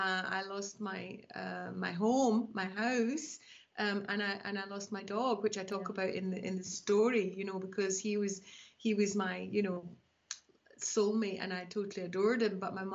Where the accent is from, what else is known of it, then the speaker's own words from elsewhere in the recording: Zimbabwe; born there; I was born in Rhodesia, which is now called Zimbabwe, and my mum and dad were both from Glasgow in Scotland.